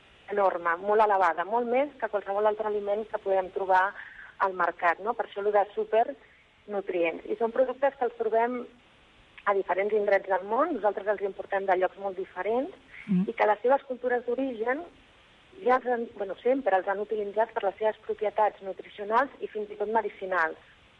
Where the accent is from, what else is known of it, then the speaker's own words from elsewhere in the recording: Barcelona, Catalonia, Spain; Nosaltres som de Barcelona originàriament i vam decidir deixar les feines més d'oficina que teníem, la ciutat, i vam apostar per una vida més propera a la natura, més senzilla